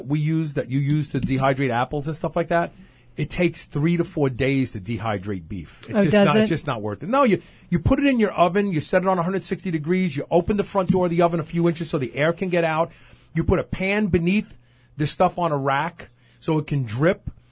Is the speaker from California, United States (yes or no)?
no; Brooklyn, New York, United States; So when I was a kid growing up in Brooklyn, they didn't have Slim Jims.